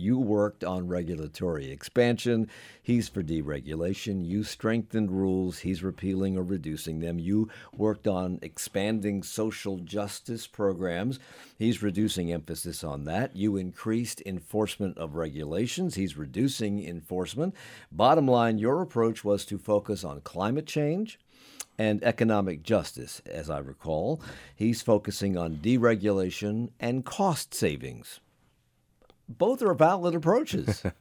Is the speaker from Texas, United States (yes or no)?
no; Alexandria, Virginia, United States; I grew up in D.C. Yeah. I grew up in Alexandria, and I know what that river used to smell like